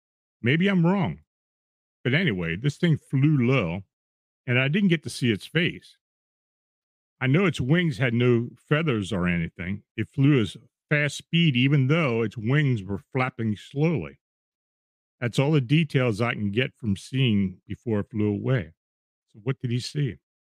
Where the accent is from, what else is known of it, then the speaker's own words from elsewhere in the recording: New Jersey, United States; often out in the pines, paintballing, riding dirt bikes, exploring old abandoned houses and mudding. We grew up in the Jersey Devil lore very present in our life.